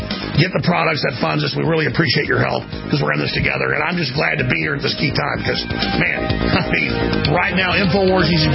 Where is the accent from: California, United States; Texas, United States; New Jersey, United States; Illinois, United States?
Texas, United States; Dallas; But I grew up in Dallas with racist black people beating my ass and racist white people attacking me.